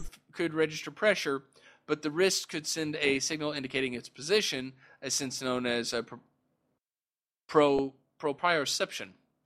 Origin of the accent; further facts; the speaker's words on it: United States; I'm sorry, I'm American and I've been drinking.